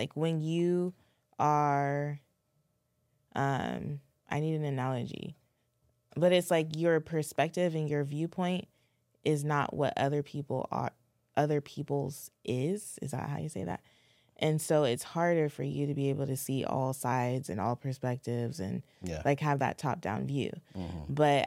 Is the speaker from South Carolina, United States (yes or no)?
no; Michigan, United States; We are from Michigan and we're living there during this time.